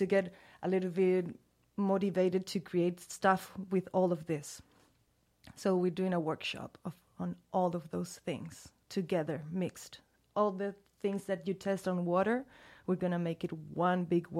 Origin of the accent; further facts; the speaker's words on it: Chile; English is a second language; now in Barcelona, Spain; And I'm from Chile. But I've been living in Barcelona for 3 years so far, I think, yeah.